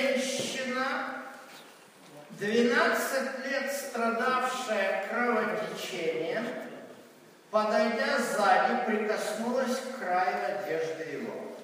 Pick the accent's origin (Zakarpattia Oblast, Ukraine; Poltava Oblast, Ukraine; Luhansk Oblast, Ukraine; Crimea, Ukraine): Poltava Oblast, Ukraine; Kremenchuk; Это я в детстве в Кременчуге, у нас было вертолетное училище военное.